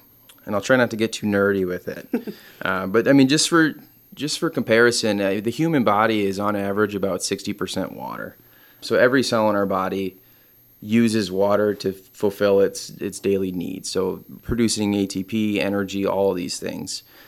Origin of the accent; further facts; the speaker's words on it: Wausau, Wisconsin, United States; I grew up here in Wausau. I went to Wausau East High School. After that, I joined the Wisconsin National Guard and kind of moved all around.